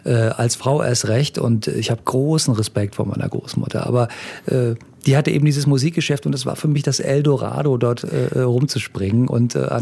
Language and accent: German; Bonn, North Rhine-Westphalia, Germany; Ich komme aus der Gegend von Bonn, bin dort zur Schule gegangen